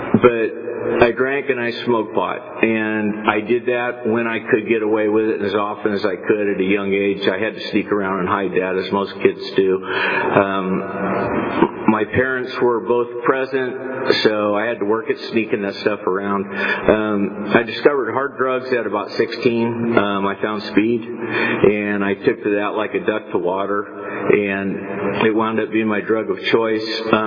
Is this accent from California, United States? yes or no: yes; Fresno, California, United States; born there; My story goes like this. I was born in Fresno, 1957.